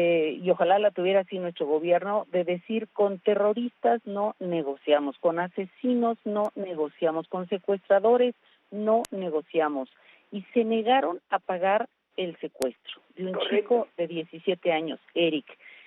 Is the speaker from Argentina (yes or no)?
no; Mexico; Mi percepción como ciudadana mexicana preocupada y ocupada de estos temas